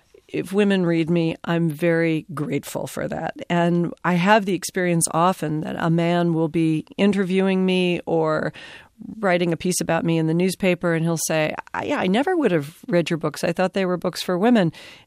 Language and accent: English; Nashville, Tennessee, United States; Well, I'm from Nashville. I grew